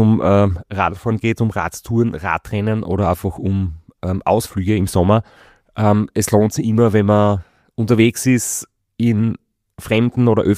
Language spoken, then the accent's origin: German; Graz, Styria, Austria; wir sind beide aus Graz.